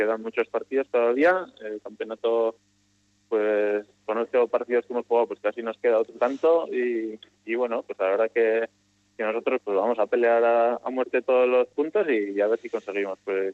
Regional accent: Maquirriain, Navarre, Spain; hay un monte que se llama Monte San Cristóbal, donde está el fuerte, pues justo mi pueblo está al otro lado. A Pamplona tengo 10 minutos en coche, muy cerca.

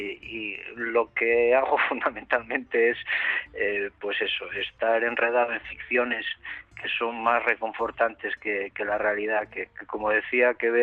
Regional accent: Asturias, Spain; una guía un poco divulgativa de cómo somos asturianos

